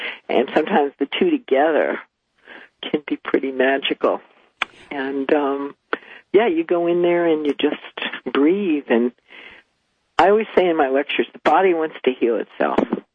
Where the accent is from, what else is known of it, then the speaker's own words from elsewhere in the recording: Long Island, New York, United States; Because where I grew up on Long Island, New York, you could never try too hard.